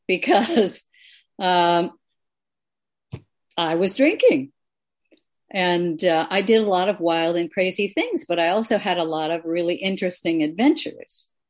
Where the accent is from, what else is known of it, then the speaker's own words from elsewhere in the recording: Minnesota, United States; So I had to go back to my home state, which was Minnesota. I was in college in Boston on the East Coast.